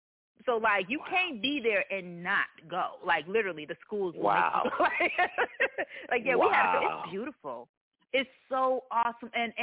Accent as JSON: {"language": "English", "region": "Michigan", "country": "United States", "also_born_or_lived": "Arizona", "said": "And I haven't found that anywhere I've lived. Arizona, and I'm from Michigan."}